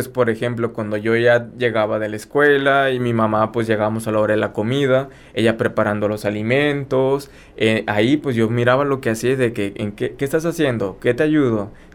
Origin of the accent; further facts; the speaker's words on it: Mexico; lo que es propio de nuestra cultura como mexicanos.